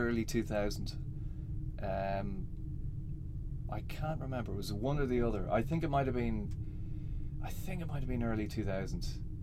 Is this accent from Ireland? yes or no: yes; Sandymount, Leinster, Ireland; I'm from Sandy Mount originally, but I've lived all over Dublin at this stage, and I'm yet again a suburbanite now living in South County Dublin.